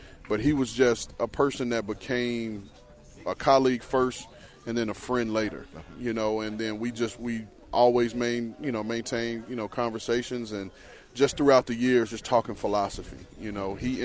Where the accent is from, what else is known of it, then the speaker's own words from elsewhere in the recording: Florida, United States; We're both from Florida. You know, we went to rival colleges. I went to Florida. He went to Florida State.